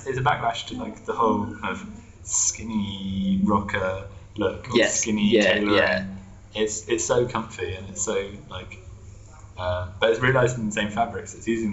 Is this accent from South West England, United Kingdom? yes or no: yes; Penzance, South West England, United Kingdom; Yeah, I'm from Penzance. Penzance is exclusively phone shops.